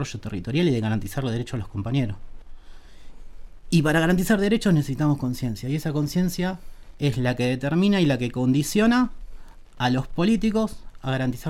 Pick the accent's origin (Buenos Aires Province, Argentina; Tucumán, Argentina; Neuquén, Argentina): Neuquén, Argentina; como neuquinos y como argentinos